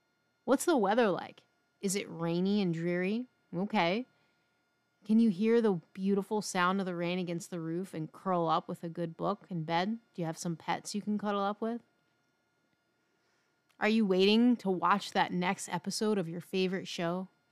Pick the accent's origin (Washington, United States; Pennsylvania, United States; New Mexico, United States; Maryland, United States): Pennsylvania, United States; Philadelphia; Maybe that's growing up in the city on the East Coast, growing up in Philly.